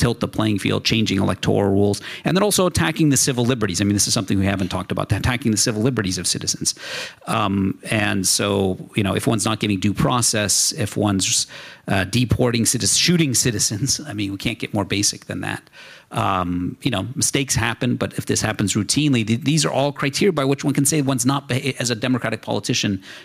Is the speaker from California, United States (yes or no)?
yes; California, United States; I'm not registered to vote, but I'm a Californian.